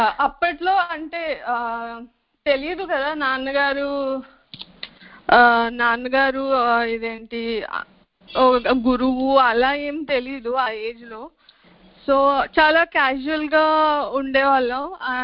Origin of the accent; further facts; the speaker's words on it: Jinnur, Andhra Pradesh, India; born there; అక్క చెప్పినట్టు అదే పుట్టడమే, జిన్నూరులో పుట్టాను నేను.